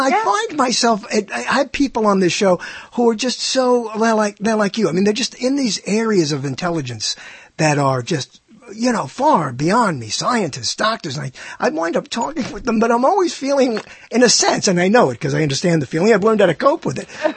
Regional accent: Brooklyn, New York, United States; because I always tell this story about growing up in Brooklyn

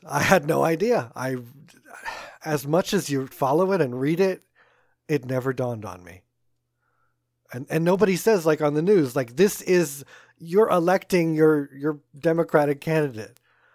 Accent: East Coast, United States; I'm from the East Coast with primaries

